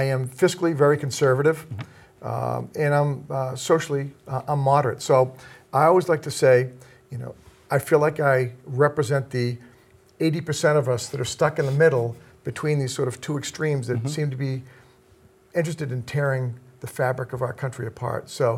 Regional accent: Norwell, Massachusetts, United States; now in Marshfield, United States; And I'm a resident of Marshfield. I grew up in Norwell

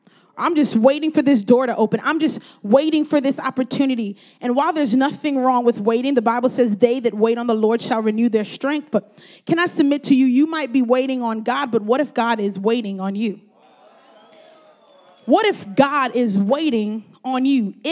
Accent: Brooklyn, New York, United States; See, I'm from Brooklyn. I can get to New York City, but I am the youngest of three, and I have two older brothers

